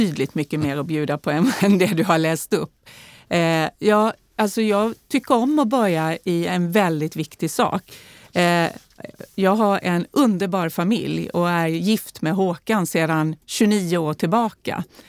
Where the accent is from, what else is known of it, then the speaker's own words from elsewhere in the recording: Värnamo, Jönköping County, Sweden; Jag är ju född och uppvuxen i Småland, i Värnamo. I en arbetarfamilj